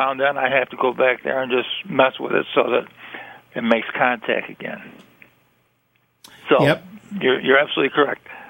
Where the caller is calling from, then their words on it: Auburn, New York, United States; I'm not from Albion. I'm from Auburn.